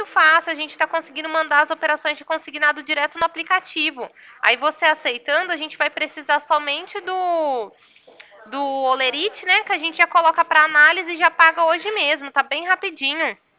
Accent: Ribeirão Preto, São Paulo, Brazil; Sou daqui de Ribeirão

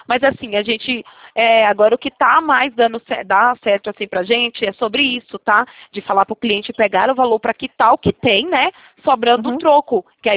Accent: Itatiba, São Paulo, Brazil; Eu sou de Itatiba, interior de São Paulo.

